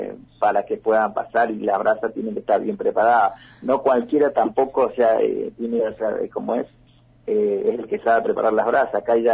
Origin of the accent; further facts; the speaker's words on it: Buenos Aires, Argentina; vengo de Buenos Aires y yo estas cuestiones así populares no las conocía